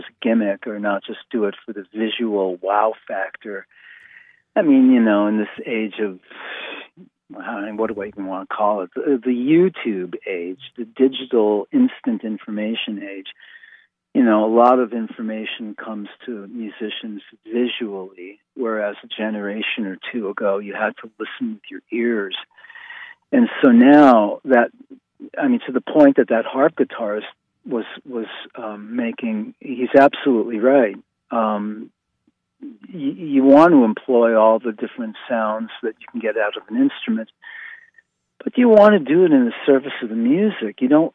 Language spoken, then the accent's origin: English; United States; you know, obviously, you know, you're a kid growing up in the United States in the 1960s. You're hearing